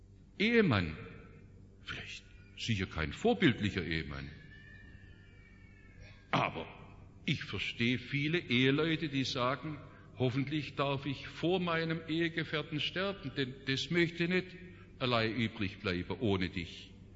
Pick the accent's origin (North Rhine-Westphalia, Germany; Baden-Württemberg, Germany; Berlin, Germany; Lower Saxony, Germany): Baden-Württemberg, Germany; Stuttgart; accent: Stuttgart Swabian; also born or lived in Black Forest; Ich bin im Schwarzwald geboren, in Stuttgart aufgewachsen. Das hat mich durch und durch geprägt. Mein Schwäbisch ist ein Stuttgarter Schwäbisch.